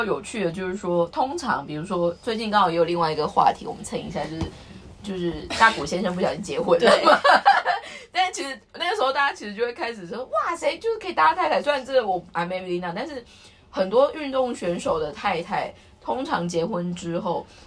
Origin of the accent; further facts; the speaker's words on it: southern Taiwan, Taiwan; 可能因为我南部人，